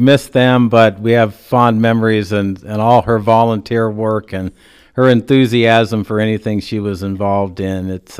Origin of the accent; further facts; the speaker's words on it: Exira, Iowa, United States; We grew up in Exira, and then we moved to Red Oak